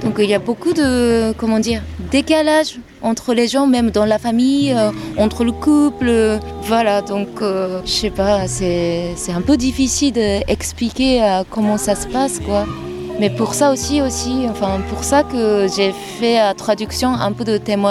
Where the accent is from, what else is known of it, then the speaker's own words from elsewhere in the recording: Japan; French is a second language; moved away as an adult; now in Saint-Affrique, France; J'habite à Sainte-Afrique maintenant et je viens de Japon et enchantée.